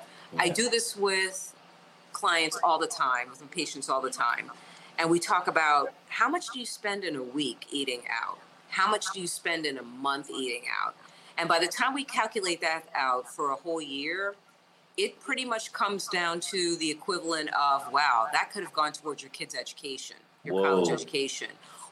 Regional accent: New Jersey, United States; born there; So I was born in New Jersey. My parents are from, you know, from basically the Northeast, from New Jersey, and also from the Philadelphia area.

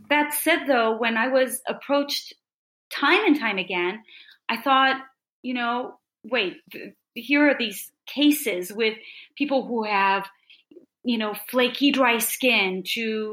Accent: San Francisco, California, United States; moved away as an adult; now in Paris, France; I'm from San Francisco, California, and I started doing skincare there. Met my husband, and the deal was I would have to come to Paris. So now I've been here for 20 years.

